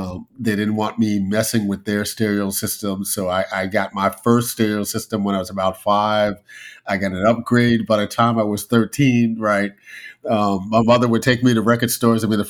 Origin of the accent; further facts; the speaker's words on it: South Bronx, New York, United States; what I remember about growing up in the South Bronx were very close-knit families. Close-knit communities, you know, these were, you know, folks who were just migrated, as was the case with my parents, from the Deep South.